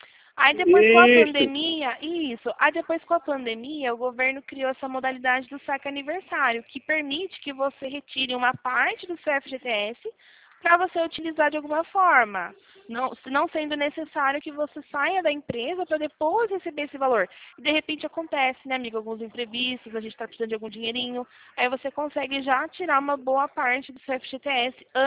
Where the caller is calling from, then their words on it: Itatiba, São Paulo, Brazil; Eu falo daqui da cidade de Itatiba, interior de São Paulo.